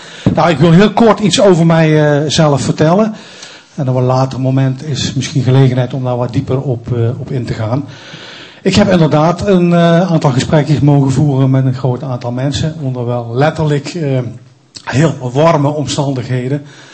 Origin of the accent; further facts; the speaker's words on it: Limburg, Netherlands; also born or lived in Randstad; Ik ben ook opgegroeid in het Limburgse, maar op mijn 18e vrij snel naar de Randstad vertrokken en daar ook heel lang gebleven.